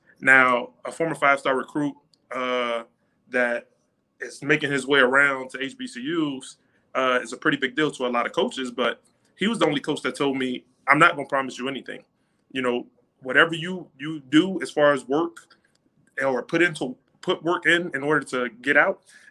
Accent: Miami, Florida, United States; I'm originally from Miami, Florida, in Overtown, raised by a single parent.

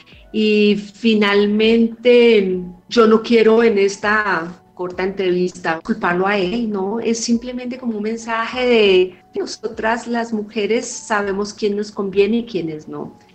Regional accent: Bogotá, Colombia; Sí, soy bogotana y bogotana a morir.

